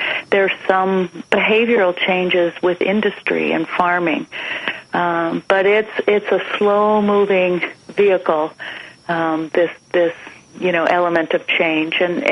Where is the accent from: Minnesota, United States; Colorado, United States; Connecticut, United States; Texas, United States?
Minnesota, United States; You know, you and I come from Minnesota, and it's pretty healthy, and we live in a state, you know, we're known for our 10,000 lakes and 100,000 rivers and streams